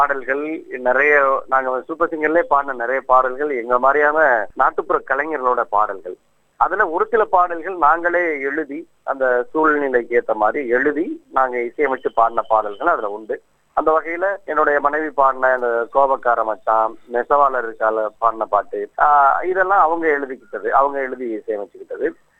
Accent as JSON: {"language": "Tamil", "region": "Tamil Nadu", "country": "India", "tie": "born there", "said": "நான் ஒரு புதுக்கோட்டை மாவட்டத்தில் கலபவன் ஒரு சின்ன கிராமத்தில் பிறந்தேன்."}